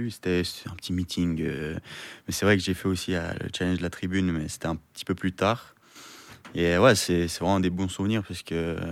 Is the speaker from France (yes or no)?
no; Geneva, Switzerland; Ouais, je suis genevois, je suis né à Genève, j'ai toujours vécu ici. J'ai commencé la natation à Genève, j'ai tout fait à Genève en fait. J'ai ma famille, mes amis à Genève, j'ai étudié et nager à Genève.